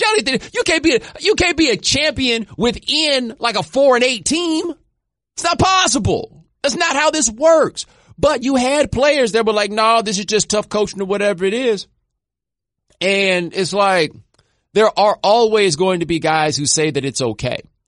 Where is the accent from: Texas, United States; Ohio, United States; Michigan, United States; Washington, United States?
Texas, United States; I'm from Texas, right?